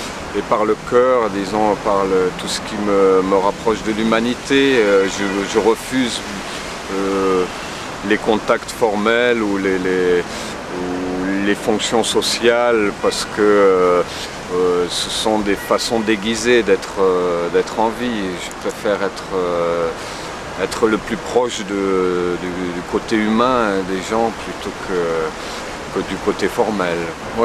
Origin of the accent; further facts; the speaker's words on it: Bordeaux, Nouvelle-Aquitaine, France; also born or lived in Paris; Je suis de père anglais, de mère corse, et j'ai grandi à Bordeaux, où j'ai fait presque toutes mes études.